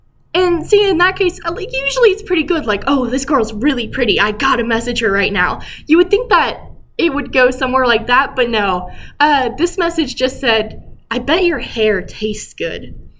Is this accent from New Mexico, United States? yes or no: no; Little Rock, Arkansas, United States; And I explained that I'm from Little Rock.